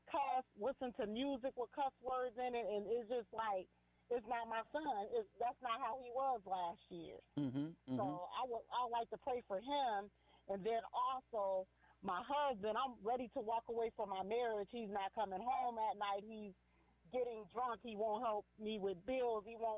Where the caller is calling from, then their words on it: Cleveland, Ohio, United States; I'm calling from Cleveland, Ohio.